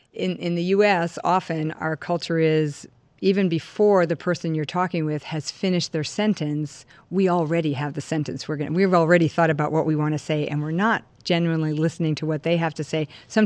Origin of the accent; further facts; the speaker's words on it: New England, United States; I'm also from New England, so we're very fast talkers, and we just move and talk and do everything quickly up there in the Northeast.